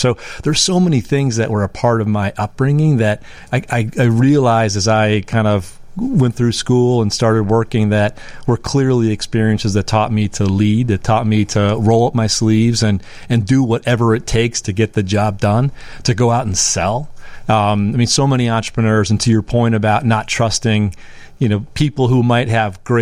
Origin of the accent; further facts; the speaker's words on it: Sturgeon Bay, Wisconsin, United States; I'm from Sturgeon Bay, Wisconsin.